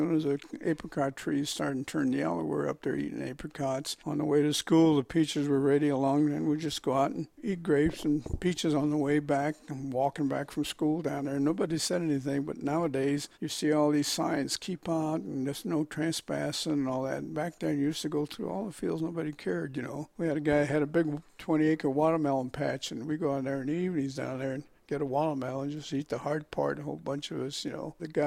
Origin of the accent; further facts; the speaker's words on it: Fresno, California, United States; And then we moved back in 1933 back to Fresno. I was born in Fresno, but I was born in Chinatown.